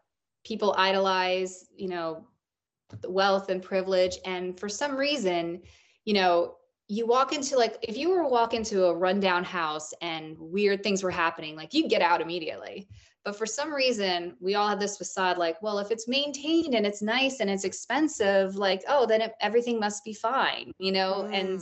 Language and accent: English; New Jersey, United States; I grew up in New Jersey, so I grew up going to the Jersey Shore.